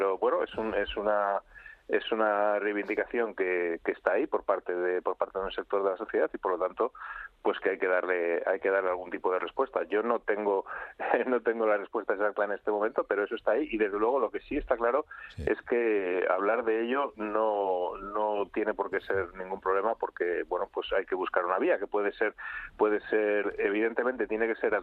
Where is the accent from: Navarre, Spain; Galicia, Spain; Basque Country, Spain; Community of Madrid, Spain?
Basque Country, Spain; como diputado vasco que soy, le puedo asegurar que esto es un concepto en el País Vasco asumido